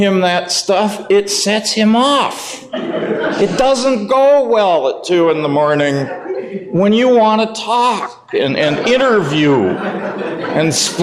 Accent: Phoenix, Arizona, United States; I grew up in Phoenix, Arizona, joined Al-Anon in 1987.

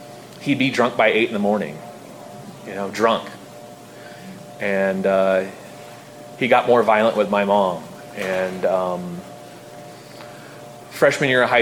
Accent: Artesia, California, United States; And I grew up in Artesia. If you know where that's at, I'm sorry. It's a city best seen in a rear-view mirror, you know. It's a suburb of Long Beach where I make my home today.

